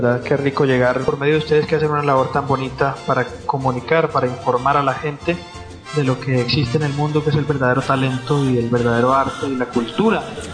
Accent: Medellín, Antioquia, Colombia; born there; Nací en Medellín, Colombia, la segunda ciudad más grande de mi país.

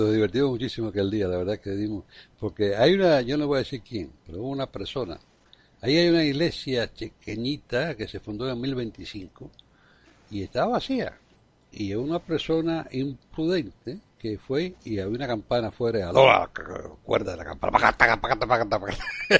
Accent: Galicia, Spain; yo soy gallego también.

